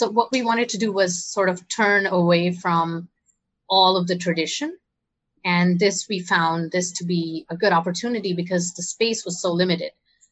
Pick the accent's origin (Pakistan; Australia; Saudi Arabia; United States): Saudi Arabia; moved away as an adult; also born or lived in India / London, United Kingdom; I grew up in Saudi Arabia, and then I moved to India for my college education, because my parents are from here and I wanted to learn a little bit more about my background or my family background.